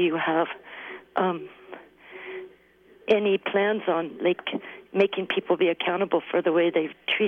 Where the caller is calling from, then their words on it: McLeod, Kansas, United States; I'm calling from McLeod, Kansas.